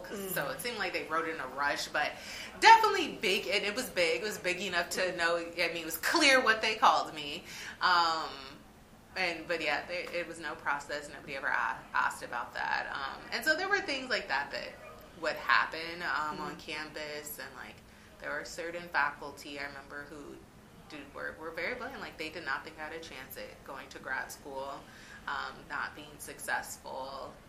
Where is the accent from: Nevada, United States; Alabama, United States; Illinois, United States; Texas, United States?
Nevada, United States; Las Vegas; I'm coming from Vegas, and I like, you know, white students would say things to me sometimes just because their experience is from Oregon